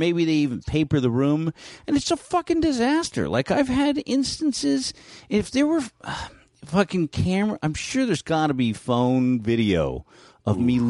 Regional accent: San Francisco, California, United States; I grew up in San Francisco in North Beach.

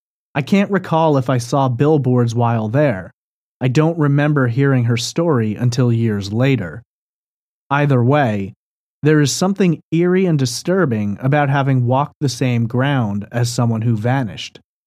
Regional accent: New York, United States; I was doing the same, growing up on Long Island.

